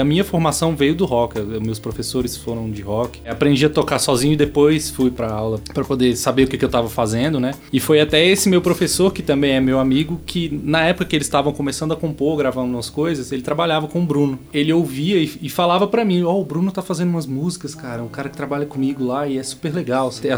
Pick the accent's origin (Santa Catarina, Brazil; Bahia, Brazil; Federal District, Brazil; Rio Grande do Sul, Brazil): Federal District, Brazil; Taguatinga; porque eu sou de Taguatinga, então a gente dá valor nisso.